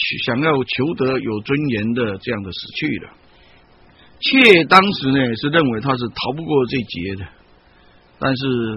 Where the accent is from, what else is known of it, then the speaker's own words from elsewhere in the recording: Meinong, Kaohsiung, Taiwan; 差不多高雄走路走到美浓，我的家乡啊。